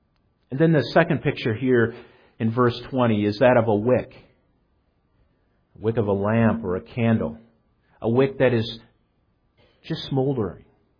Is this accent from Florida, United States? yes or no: no; Michigan, United States; Growing up in Michigan, my brothers and I used to have a load of fun with cattails.